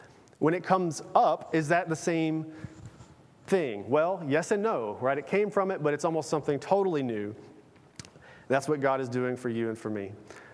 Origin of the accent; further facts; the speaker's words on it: Tennessee, United States; I grew up in Tennessee.